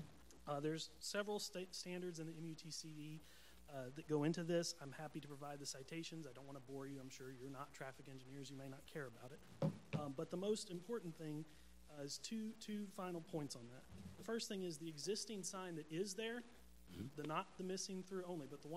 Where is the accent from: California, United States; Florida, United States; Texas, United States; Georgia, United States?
Georgia, United States; Peachtree City; Just to give a little background on myself, I'm from Peachtree City, south of here